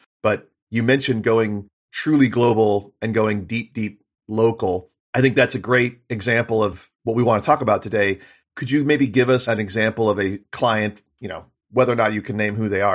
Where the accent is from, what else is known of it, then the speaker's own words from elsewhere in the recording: United States; as an American